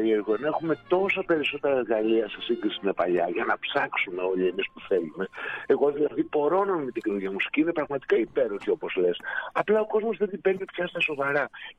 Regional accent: Xanthi, Eastern Macedonia and Thrace, Greece; Από την πόλη μου, από την Ξάνθη

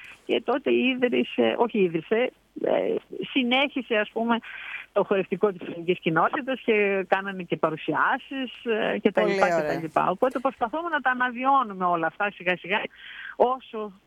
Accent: Palamas, Thessaly, Greece; Επειδή είμαι και εγώ από την Καρδίτσα, τον Παλαμά

